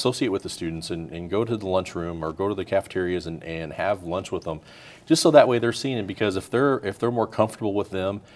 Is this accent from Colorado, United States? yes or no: no; St. Louis, Missouri, United States; I'm from the St. Louis area.